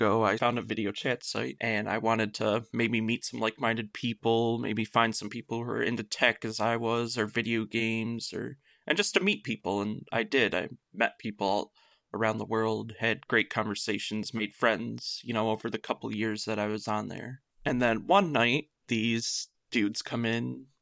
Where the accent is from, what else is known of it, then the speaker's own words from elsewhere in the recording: Michigan, United States; I am from Michigan.